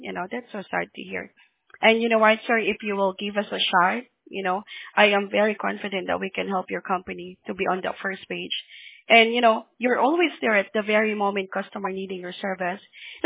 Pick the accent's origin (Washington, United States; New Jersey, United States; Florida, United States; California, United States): California, United States; Well, I'm from Orange County in California.